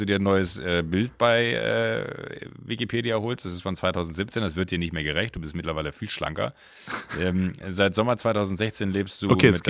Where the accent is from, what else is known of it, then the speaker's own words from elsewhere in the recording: Gangelt, North Rhine-Westphalia, Germany; bei uns irgendwie in Gangelt in Deutschland, also in NRW, da Heinsberg, das ist bei mir die Ecke, da wo ich groß geworden bin.